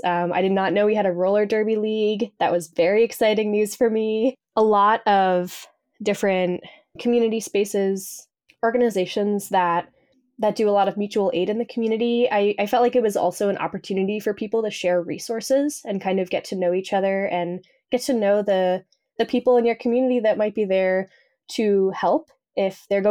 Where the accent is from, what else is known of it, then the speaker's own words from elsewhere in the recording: New Hampshire, United States; I grew up in New Hampshire. And I really wasn't sure what to expect when I moved to Maine regarding queerness.